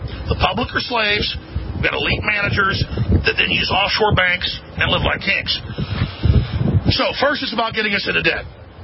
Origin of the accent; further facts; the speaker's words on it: Dallas, Texas, United States; I learned very young when I was a kid growing up in Dallas